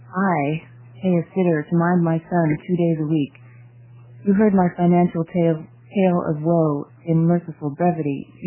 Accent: Portland, United States; Portland.

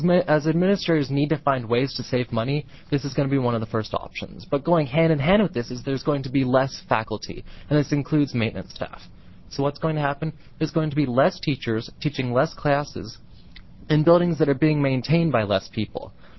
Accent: Ashland, Oregon, United States; born there; I was born in Ashland, Oregon, February 15th, 1983, actually living for 14 years next to Senator Lynn Hannon.

